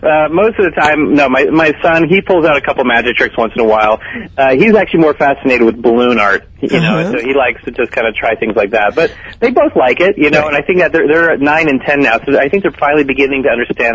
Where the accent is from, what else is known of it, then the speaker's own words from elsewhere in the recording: Tucson, Arizona, United States; I grew up in Tucson, Arizona.